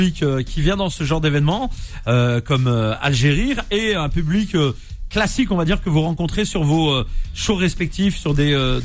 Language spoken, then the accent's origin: French; Nantes, Pays de la Loire, France; Je suis né à Nantes, j'ai grandi à Nantes.